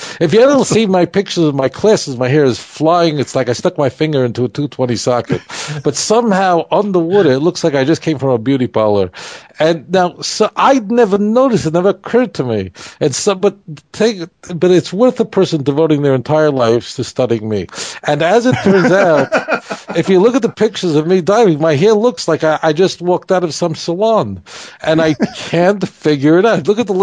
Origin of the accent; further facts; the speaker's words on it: Israel; I have to say I'm from Israel.